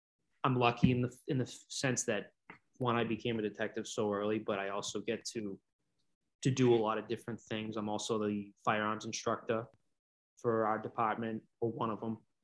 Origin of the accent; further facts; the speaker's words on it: Winthrop, United States; I have a younger brother, 2 years younger than me, who was also born and raised in Winthrop.